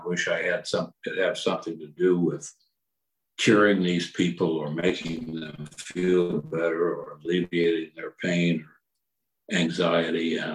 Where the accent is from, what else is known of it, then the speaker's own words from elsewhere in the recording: Iowa, United States; I began to feel that compulsion as a boy growing up in Iowa